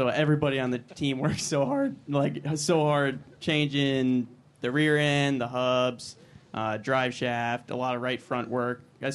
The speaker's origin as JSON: {"language": "English", "town": "Ridgefield", "region": "Connecticut", "country": "United States", "said": "Yeah, so I'm from Ridgefield, Connecticut originally. So I still live there, but I'm down here most of the time for the race season."}